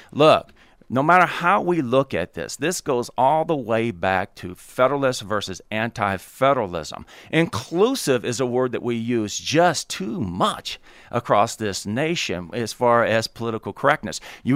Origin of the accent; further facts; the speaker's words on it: the South, United States; Look, I'm from the South. The South lost.